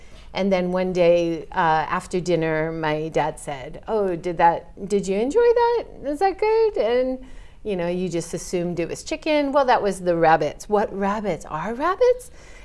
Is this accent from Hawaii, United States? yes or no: yes; Hawaii, United States; it comes from growing up in Hawaii, because I grew up appreciating nature, appreciating where I was, knowing that I was in a really special place